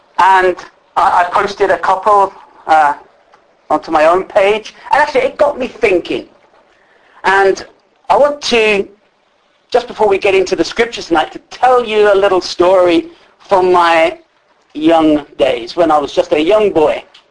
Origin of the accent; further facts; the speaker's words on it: London, United Kingdom; born there; I was born in West London. And actually, I was born very close to Heathrow Airport. And our house where we lived, in the area where we lived, actually was right underneath one of the flight paths coming into Heathrow.